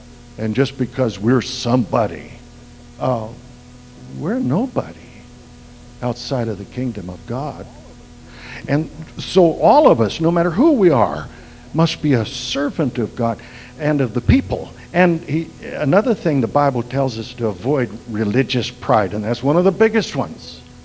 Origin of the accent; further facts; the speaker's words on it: Oklahoma, United States; And, I'm from Oklahoma, and I'm careful who I put my arms around anyway. We're not big huggers the way I was brought up